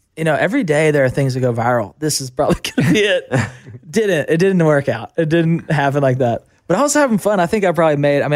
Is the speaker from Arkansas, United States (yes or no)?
yes; Fort Smith, Arkansas, United States; working on getting a massive amphitheater in Fort Smith, Arkansas.